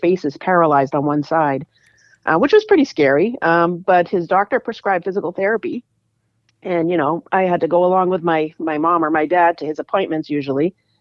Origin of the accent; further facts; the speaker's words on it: Auburn, Maine, United States; Actually, no, I grew up in Maine.